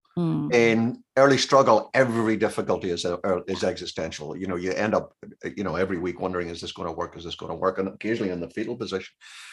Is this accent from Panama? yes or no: no; Belfast, Northern Ireland, United Kingdom; moved away as an adult; now in Maryland, United States; I'm an American citizen and I've got my passport and I've been here 25 years, I'm originally not from these parts. I'm from Texas. I'm from Belfast in Ireland.